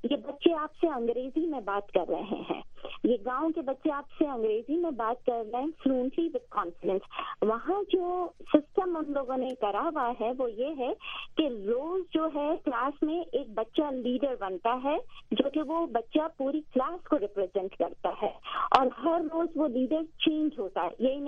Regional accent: Karachi, Sindh, Pakistan; میرا تعلق کیونکہ کراچی میں سے ہے

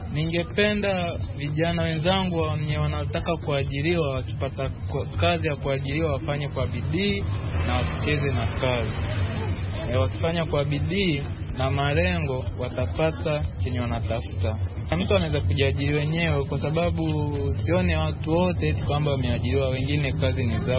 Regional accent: Tanzania; now in Kenya; Mimi ni Mtanzania, niko Kenya

